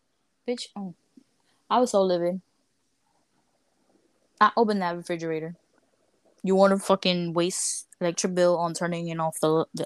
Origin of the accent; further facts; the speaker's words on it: Dominican Republic; I'm like, I don't give a fuck. I'm from the Dominican Republic. That bitch is hot.